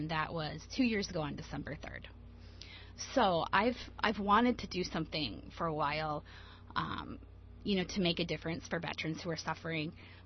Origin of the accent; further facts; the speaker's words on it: Midwest, United States; Bear in mind, too, that I'm from the Midwest